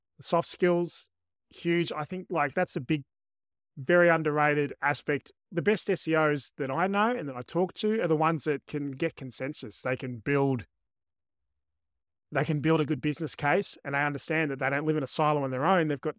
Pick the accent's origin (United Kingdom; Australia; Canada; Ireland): Australia; now in Texas, United States; If you are a regular listener, you've heard this accent. I'm the Aussie guy doing SEO in Texas